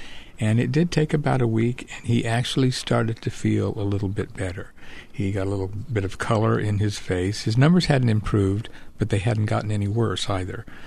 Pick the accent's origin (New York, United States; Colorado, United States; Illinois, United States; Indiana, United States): Indiana, United States; I'm from Indiana myself.